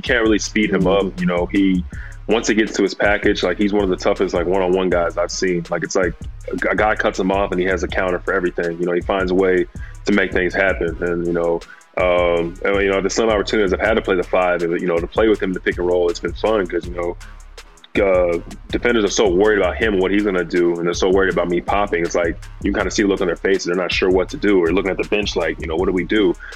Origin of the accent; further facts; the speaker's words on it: Texas, United States; I'm being from Texas, I listen to a wide spectrum of things.